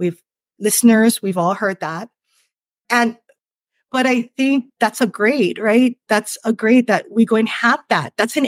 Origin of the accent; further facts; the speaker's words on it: Hawaii, United States; Because I still live in the house in which I grew up on Maui.